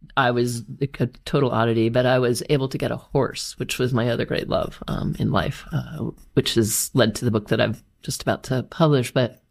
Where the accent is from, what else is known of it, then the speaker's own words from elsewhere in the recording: South Bend, Indiana, United States; Well, I was born in South Bend, Indiana.